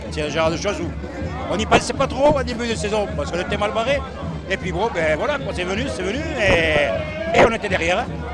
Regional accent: Castres, Occitanie, France; born there; Oh ben, moi, je suis né à Castres, ça fait depuis 67 ans.

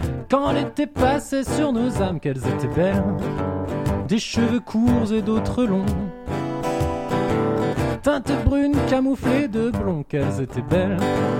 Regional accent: Saint-Étienne, Auvergne-Rhône-Alpes, France; si t'as suivi l'émission tu le sais déjà. Je viens de Saint-Étienne, enfin pas très loin.

